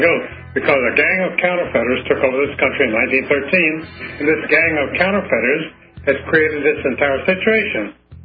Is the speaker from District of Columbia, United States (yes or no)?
yes; Washington, District of Columbia, United States; I grew up in Washington. I grew up on Capitol Hill.